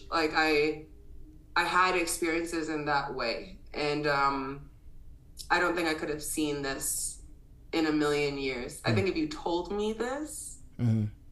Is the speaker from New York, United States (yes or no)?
yes; White Plains, New York, United States; And I had a lot of friends that did in Westchester. I grew up in White Plains, but I didn't.